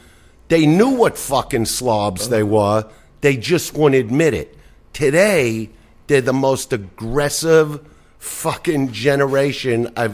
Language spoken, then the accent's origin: English; Brooklyn, New York, United States; now in Los Angeles, United States; when I grew up in Brooklyn, I always had a girlfriend.